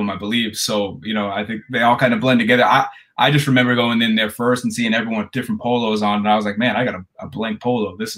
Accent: Boston, Massachusetts, United States; I'm from Boston, grew up there, you know, making a good living

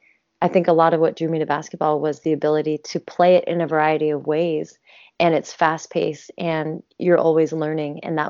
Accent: Pennsylvania, United States; I grew up partially on the East Coast, and I was 9 living in Pennsylvania

